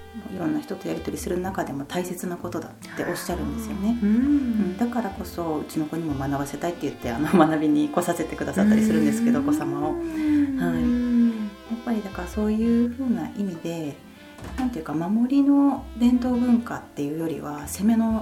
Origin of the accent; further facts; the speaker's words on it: Kamakura, Kanagawa, Japan; 自分自身が鎌倉で生まれ育って大人になったんですが